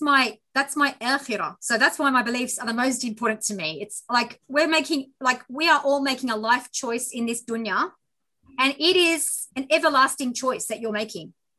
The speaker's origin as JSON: {"language": "English", "country": "Australia", "said": "I don't need to just make all these Arab sweets and try to be, you know, try to lose my identity as an Australian."}